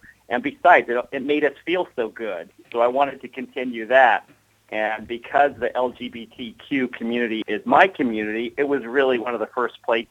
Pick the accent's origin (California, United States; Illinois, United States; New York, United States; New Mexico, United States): California, United States; Oh, it was incredible because I grew up in Western Sonoma County